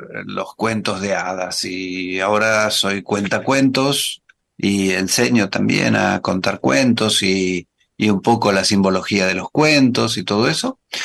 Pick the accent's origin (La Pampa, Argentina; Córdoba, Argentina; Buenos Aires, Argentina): Buenos Aires, Argentina; accent: porteño; moved away; yo nací hace unos cuantos muchísimos años en Buenos Aires, así que por el acento se me debe notar que soy porteño.